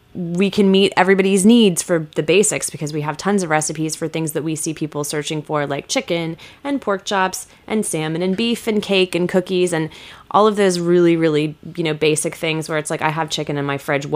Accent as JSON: {"language": "English", "region": "Texas", "country": "United States", "tie": "born or raised there", "said": "I grew up in Texas and people eat a lot of mac and cheese"}